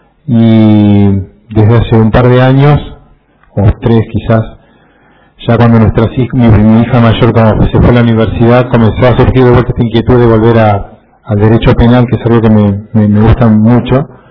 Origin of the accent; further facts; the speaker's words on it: Argentina; secundario en ese lugar y mi vida deportiva también prácticamente la hice en ese lugar, y al estar tan cerca mi pueblo de Comodoro Rivadavia hace que me sienta muy cómodo en ese contexto.